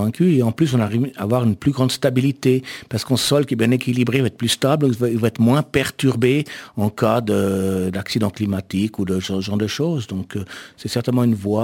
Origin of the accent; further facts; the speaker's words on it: Geneva, Switzerland; born there; moved away as an adult; Oui, je suis né à Genève.